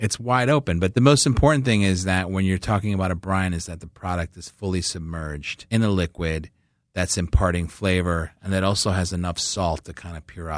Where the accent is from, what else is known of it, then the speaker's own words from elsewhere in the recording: Chicago, Illinois, United States; I think because I grew up in Chicago, I'm like a sausage person.